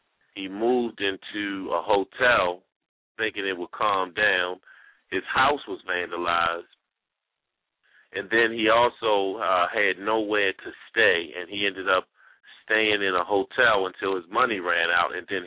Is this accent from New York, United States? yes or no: no; Baltimore, Maryland, United States; actually, I had a very unique life growing up in Baltimore with a very special connection in Philly